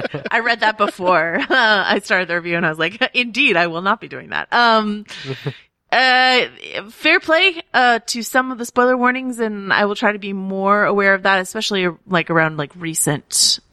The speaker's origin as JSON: {"language": "English", "region": "Kentucky", "country": "United States", "said": "I'm from Eastern Kentucky, and the one thing we love here is our seasonal garden tomatoes."}